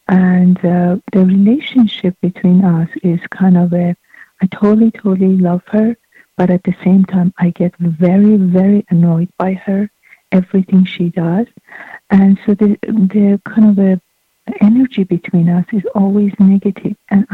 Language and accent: English; Iran; I'm from Iran.